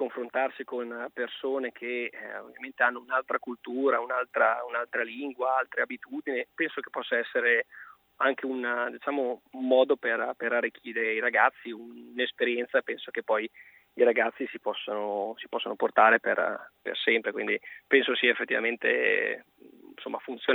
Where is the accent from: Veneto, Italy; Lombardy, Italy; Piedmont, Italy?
Lombardy, Italy; Sondrio; Io sono di Sondrio, quindi di Sondrio.